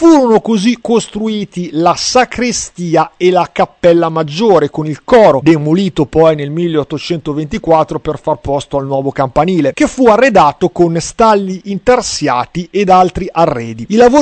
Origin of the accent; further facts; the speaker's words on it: Piedmont, Italy; devo dire che da buon piemontese vado fiero, vado orgoglioso di questo luogo